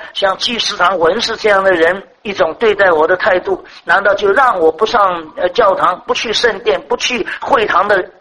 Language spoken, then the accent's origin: Chinese; China; 神让我做中国人，我也不能把我中国人丢掉。第二个，既然我信了耶稣，被世界上不信主人归类在这个基督教里面